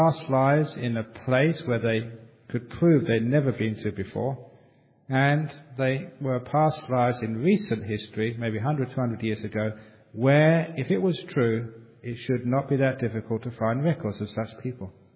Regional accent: England, United Kingdom; And I was brought up in England and I travelled in Scotland extensively.

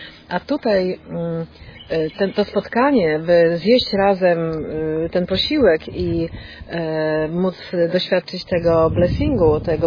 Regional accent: Poland; English is a second language; Many people like us. We're from Poland. We're from the Christian background.

